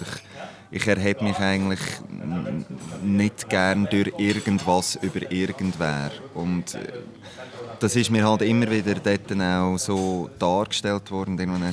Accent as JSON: {"language": "German", "region": "Central Switzerland", "country": "Switzerland", "tie": "born or raised there", "said": "Ja, ich bin 29, bin in der Zentralschweiz aufgewachsen, auf einem Bauernhof"}